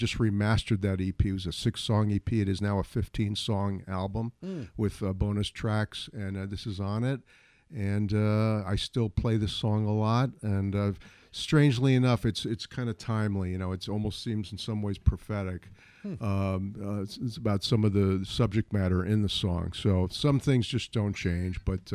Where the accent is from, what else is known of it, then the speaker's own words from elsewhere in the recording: Albany, New York, United States; now in Castleton, United States; Well, from Castleton, New York. Castleton Skodak, whatever you call it, and originally born and raised in Albany.